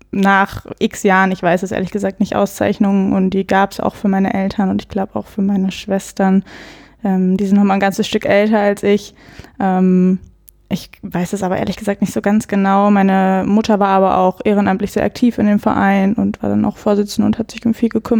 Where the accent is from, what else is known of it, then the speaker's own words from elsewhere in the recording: Bielefeld, North Rhine-Westphalia, Germany; Ich komme aus Bielefeld.